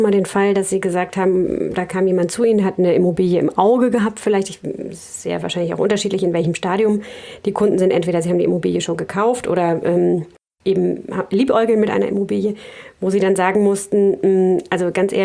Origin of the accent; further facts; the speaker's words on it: Lübeck, Schleswig-Holstein, Germany; ich komme aus Lübeck.